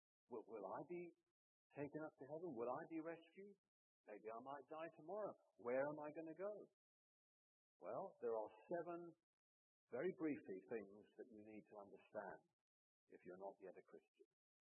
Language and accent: English; United Kingdom; now in United States; Now, I come from Britain, and I go back every year in the summer